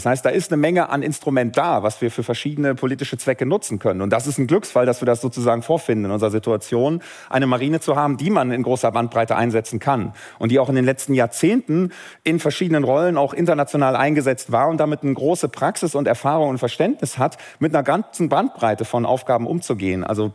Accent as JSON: {"language": "German", "town": "Cologne", "region": "North Rhine-Westphalia", "country": "Germany", "tie": "born there", "said": "Ich komme aus Köln gebürtig. Köln ist zwar auch Hansestadt, Gründungsmitglied der Hanse"}